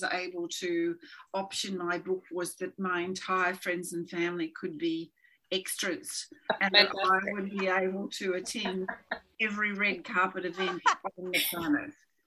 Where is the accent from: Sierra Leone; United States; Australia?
Australia; Jerilderie, New South Wales; the film was made by a girl that I grew up with in Jerilderie.